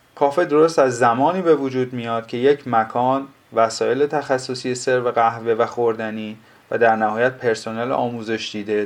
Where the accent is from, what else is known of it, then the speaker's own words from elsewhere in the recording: Tehran, Tehran Province, Iran; تهرانی که دیگه اون شهر کوهپایه‌ای زیبا و چهار فصل نیست. شهر زادگاه من که یه زمانی از پنجره اتاقم دماوند رو توش می‌دیدم